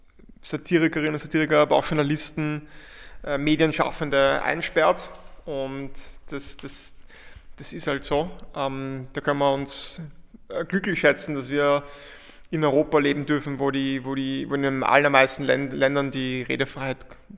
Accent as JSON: {"language": "German", "region": "Vienna", "country": "Austria", "said": "jetzt auch als Wiener, denke ich, so einen Wiener Schmäh"}